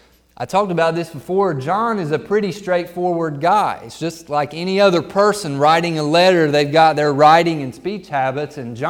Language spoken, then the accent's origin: English; Ohio, United States; I'm thinking of a guy he's from Ohio, like I'm from Ohio. He's actually from Akron. I'm not from Akron